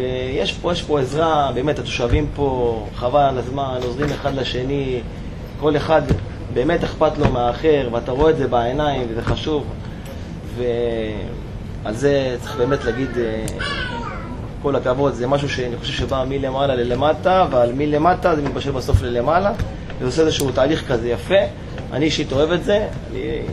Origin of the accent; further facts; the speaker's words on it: Jerusalem, Jerusalem District, Israel; now in Eilat, Israel; אני ירושלמי במקור, אני עברתי לפה בגלל התפקיד שלי לפני כמעט 3 שנים.